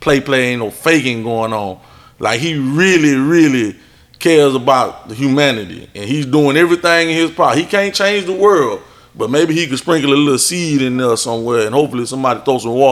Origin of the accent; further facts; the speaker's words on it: Port Arthur, Texas, United States; He from Fifth Ward, you know, I'm country boy from Port Arthur, you know, they don't expect for us to like hang out like